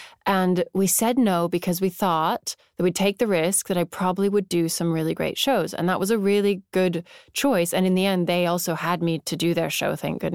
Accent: Tucson, Arizona, United States; also born or lived in Santa Fe; because I grew up in Tucson, Arizona, and then Santa Fe, New Mexico, which is a pocket of the art world.

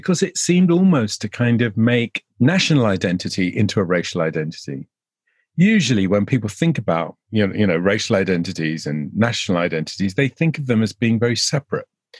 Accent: United Kingdom; there's a sense in which our national identity as British people can sometimes be associated exclusively with a kind of idea of whiteness.

